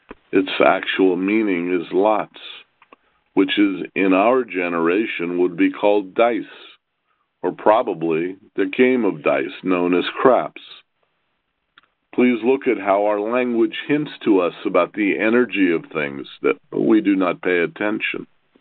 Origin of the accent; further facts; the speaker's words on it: Los Angeles, California, United States; moved away as an adult; I was born in Los Angeles. I lived in Los Angeles until I was 63 years old. And then I left.